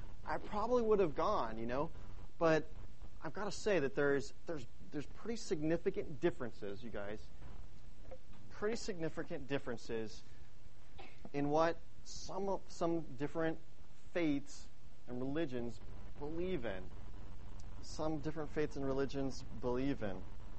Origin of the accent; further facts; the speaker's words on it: Idaho, United States; because even growing up in Idaho, there was a group of a family that lived across from our apartment